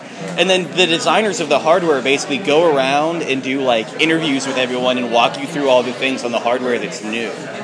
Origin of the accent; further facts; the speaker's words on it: United States; I'm American and I don't know what any of those accents are.